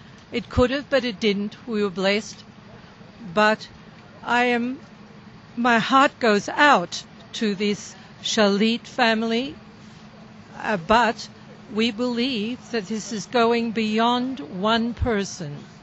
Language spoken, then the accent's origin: English; Australia; now in Jerusalem, Israel; we are from Australia, right? And we've been here quite a while in Jerusalem